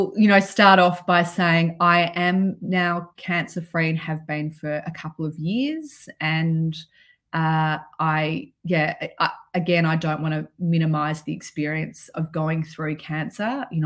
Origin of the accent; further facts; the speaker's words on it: Melbourne, Victoria, Australia; as a teenager growing up in Melbourne in the 80s.